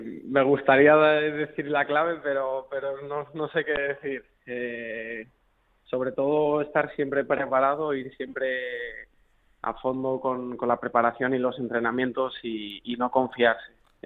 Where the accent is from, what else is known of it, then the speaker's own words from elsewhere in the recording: Zaragoza, Aragon, Spain; este último año me ha negligido como deportista aragonés y es algo que me apena, porque al final estamos intentando representar a Zaragoza, concretamente a Aragón y a España